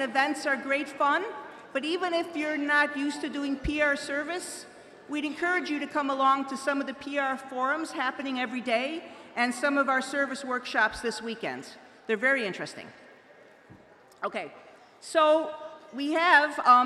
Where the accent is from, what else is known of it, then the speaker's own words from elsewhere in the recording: Ireland; I'm an addict from Ireland